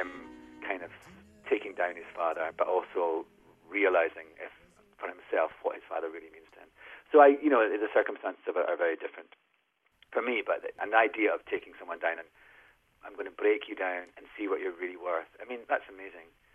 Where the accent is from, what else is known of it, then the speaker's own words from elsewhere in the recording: Scotland, United Kingdom; accent: Scottish; I mean, I actually really like my accent, and I've played, you know, you talked about Hamlet and Macbeth, both those roles, I use my own Scottish voice, and Shakespeare is really great for a Scottish accent